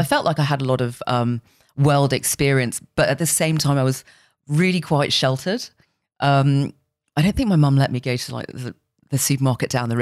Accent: Hong Kong; born there; I grew up in, so I was born in Hong Kong. Dad was Indian.

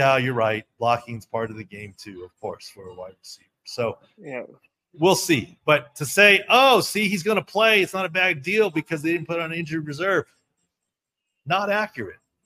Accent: California, United States; I'm from Southern California.

